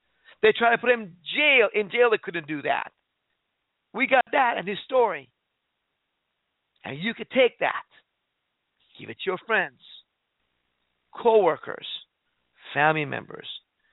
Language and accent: English; Iran; English is a second language; now in United States; I couldn't speak about this stuff when I grew up in Iran. But in America, we have that right.